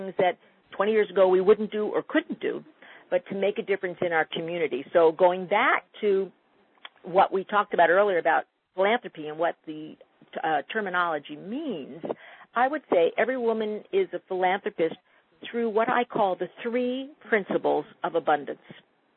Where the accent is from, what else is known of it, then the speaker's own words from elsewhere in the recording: Albany, New York, United States; I grew up in Albany, New York, and we used to go down there and get a cork because we had those little cork guns